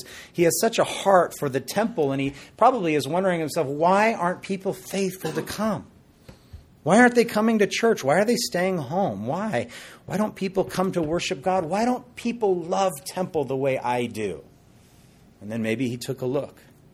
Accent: Hawaii, United States; where I grew up out on the North Shore near Sunset Beach. I still remember the house, 59003 Huelo Street.

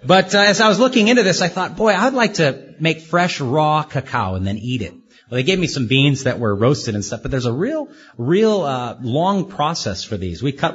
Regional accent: Hawaii, United States; I was raised on the North Shore. I love bananas on my own banana tree. I love to go out to a yard and pick the papaya myself.

